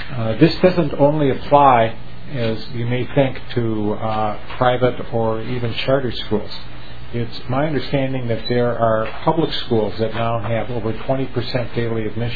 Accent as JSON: {"language": "English", "town": "St. Louis Park", "region": "Minnesota", "country": "United States", "tie": "born or raised there", "said": "As, I learned growing up in St. Louis Park, which when I went to school was one-third Jewish, one-third Catholic, and one-third Protestant."}